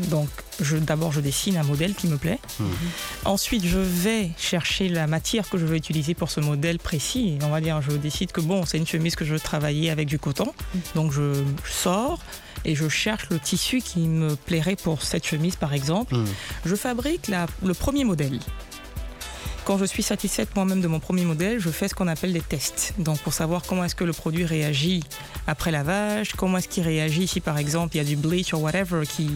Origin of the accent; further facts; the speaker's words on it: Côte d’Ivoire; comme on aime dire chez nous en Côte d'Ivoire.